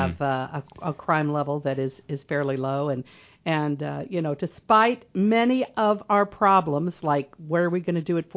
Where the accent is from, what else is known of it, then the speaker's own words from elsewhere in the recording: Quincy, Illinois, United States; also born or lived in Missouri; maybe I love Quincy too much, and it's my hometown. And I've lived in Missouri for 10 years.